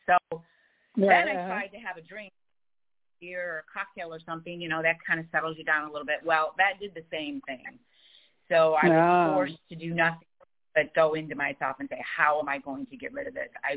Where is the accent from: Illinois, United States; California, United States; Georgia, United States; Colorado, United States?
Illinois, United States; Chicago; I'm from Chicago, so originally from Chicago.